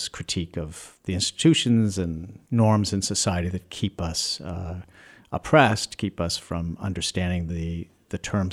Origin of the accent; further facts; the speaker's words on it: Plymouth, Massachusetts, United States; also born or lived in Chicago / California; Well, I'm from Massachusetts. I grew up in Plymouth, Massachusetts, and I went to school. I went to college out in Western Mass at Hampshire College.